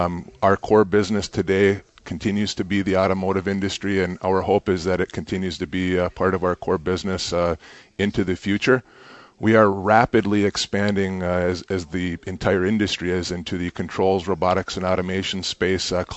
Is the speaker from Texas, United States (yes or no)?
no; Michigan, United States; now in Brighton, United States; I grew up in the Upper Peninsula.